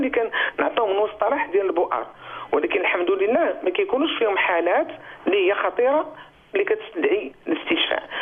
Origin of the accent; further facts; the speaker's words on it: Morocco; فعدد الموتى عندنا في المغرب الحمد لله كندوز عندنا 3 أيام 4 أيام ما كنسجلوا حتى شي حالة